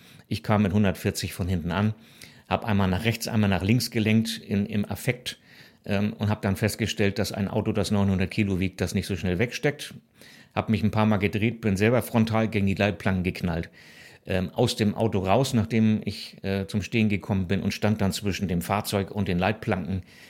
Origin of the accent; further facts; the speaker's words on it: Hamburg, Germany; Ich bin zu Hause in Hamburg aufgewachsen bei meiner Mutter.